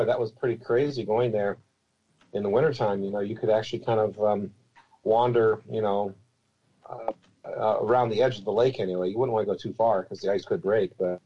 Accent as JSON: {"language": "English", "region": "Iowa", "country": "United States", "said": "So, and I saw that my home state, my former home state, got a lot of snow, Iowa."}